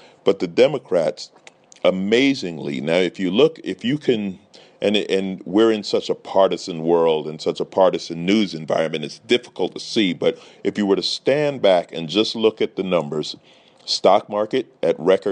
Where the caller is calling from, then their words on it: Rochester, New York, United States; I am recording from Rochester, New York.